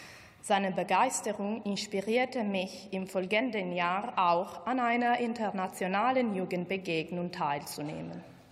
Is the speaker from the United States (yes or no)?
no; Italy; ich komme aus Italien.